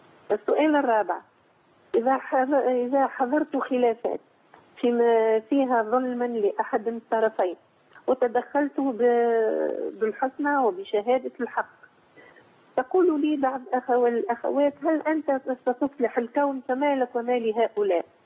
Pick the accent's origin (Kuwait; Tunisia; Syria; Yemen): Tunisia; أنا من تونس ولا يمكن تحويل أموال من تونس